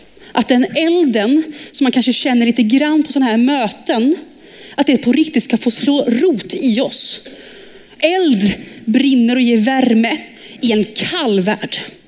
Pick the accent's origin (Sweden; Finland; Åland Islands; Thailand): Thailand; Jag växte upp i Thailand